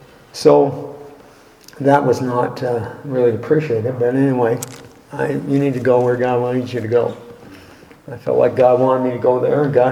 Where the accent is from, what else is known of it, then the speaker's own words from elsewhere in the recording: Hillsborough, New Brunswick, Canada; I grew up in New Brunswick, right near Moncton, Hillsborough, New Brunswick.